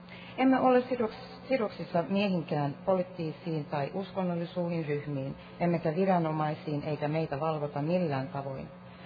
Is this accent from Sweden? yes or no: yes; Sweden; my parents are from Finland. I have a Finnish passport, but I'm born and raised in Sweden.